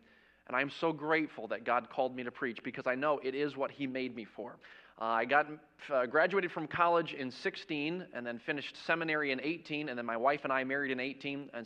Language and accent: English; Maine, United States; born there; moved away as an adult; I was born in the state of Maine. So originally, I'm from New England. I am up from the East Coast.